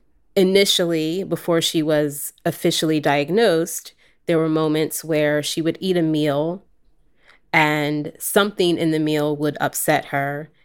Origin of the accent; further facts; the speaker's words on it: New Jersey, United States; also born or lived in California / Philadelphia; I am from California originally, but grew up on the East Coast for a bit in southern New Jersey and in Philadelphia.